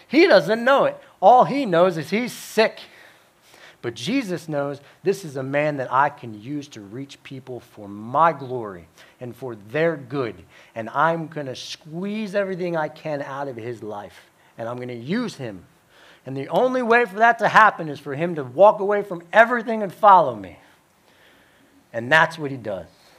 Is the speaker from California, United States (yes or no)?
no; New Jersey, United States; I'm originally from the Northeast. You might hear that slip out in my accent from time to time. I talk funny sometimes. And it's so different moving from the Northeast to down here. Because up in New Jersey, you know where people stand spiritually.